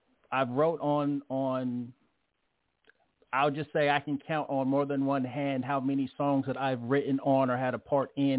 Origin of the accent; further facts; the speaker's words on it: San Jose, California, United States; Literally, I'm from San Jose, California. Nobody would give a damn.